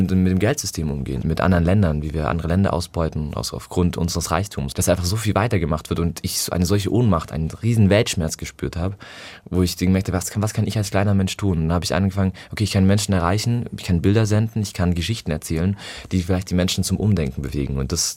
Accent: Adelberg, Baden-Württemberg, Germany; Ich bin in Adelberg aufgewachsen, auf dem Schuhwald bei Schorndorf und habe dort im Dorf sehr viel Natur erlebt

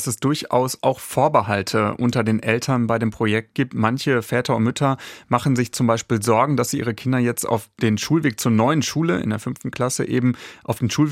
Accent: North Rhine-Westphalia, Germany; Ich komme aus Nordrhein-Westfalen und bis NRW ist Quick anscheinend nicht vorgedrungen.

